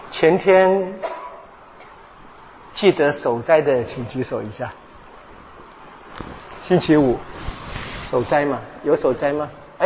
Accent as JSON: {"language": "Chinese", "country": "Taiwan", "tie": "born or raised there", "said": "特别我在眷村里面长大嘛，这印象非常深啊"}